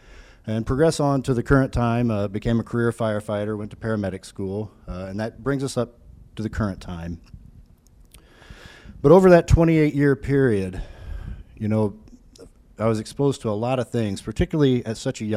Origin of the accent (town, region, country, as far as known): Vincennes, Indiana, United States; born or raised there